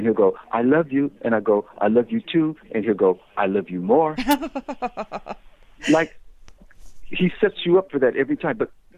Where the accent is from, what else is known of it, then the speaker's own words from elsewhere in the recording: United States; Because I'm from America, you know, I would have said, yo, what's up, Queenie, baby?